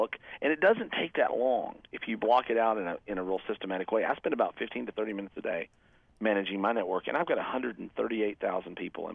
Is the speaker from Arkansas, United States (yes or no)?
no; Kentucky, United States; I kind of, I'm from Kentucky, so like I said, so everybody's got a story, you know, so I get this country boy wisdom.